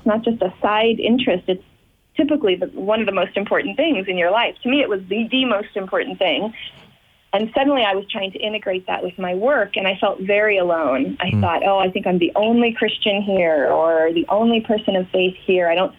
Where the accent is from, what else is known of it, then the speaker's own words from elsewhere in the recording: Layton, Utah, United States; Yeah, so I grew up in Layton, Utah, mm-hmm. Which at the time I read some stat was about 95% LDS.